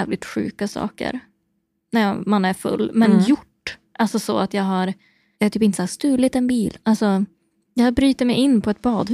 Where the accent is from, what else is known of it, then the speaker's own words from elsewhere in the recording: Kalix, Norrbotten County, Sweden; Jag är aldrig så lugn som när jag får vara hemma i Kalix.